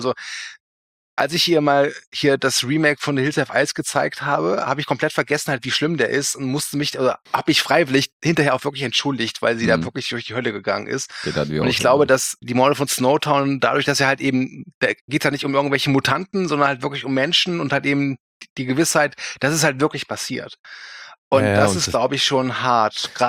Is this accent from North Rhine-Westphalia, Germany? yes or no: yes; Cologne, North Rhine-Westphalia, Germany; Klar, ich komme aus Köln.